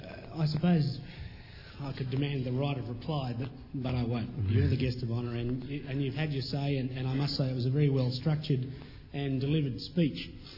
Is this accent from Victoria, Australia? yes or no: no; New South Wales, Australia; as a lad growing up in New South Wales, that state that's had poker machines for many, many years